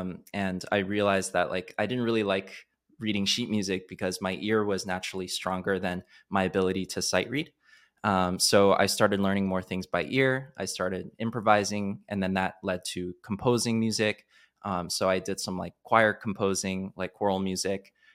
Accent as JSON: {"language": "English", "country": "China", "tie": "born or raised there", "said": "Basically, I grew up in China"}